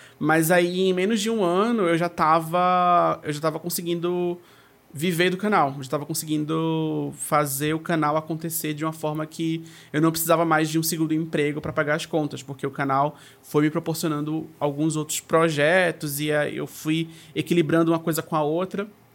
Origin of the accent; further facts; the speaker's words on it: Recife, Pernambuco, Brazil; now in São Paulo, Brazil; eu sou de Pernambuco, eu sou de Recife, mas eu moro em São Paulo.